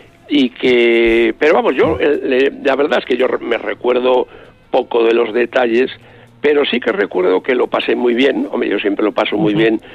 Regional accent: Burgos, Castile and León, Spain; yo soy de Burgos, luego yo estudié Derecho en Deusto, en Bilbao

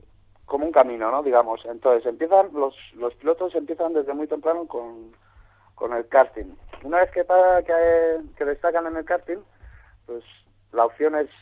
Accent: Basque Country, Spain; Todo el equipo, diríamos casi al 90% somos vascos. Quitando al dueño, que es un inglés, Los demás somos todos vascos.

